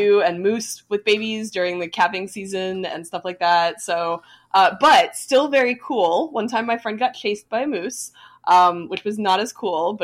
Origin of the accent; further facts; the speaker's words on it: New Jersey, United States; yeah, you know, like my home state. Jersey is my home state. That's where I grew up.